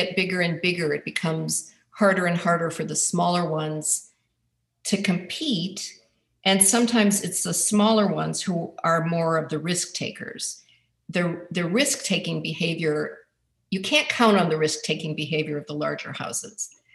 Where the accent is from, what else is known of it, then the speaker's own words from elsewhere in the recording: Cleveland, Ohio, United States; because I'm from Cleveland.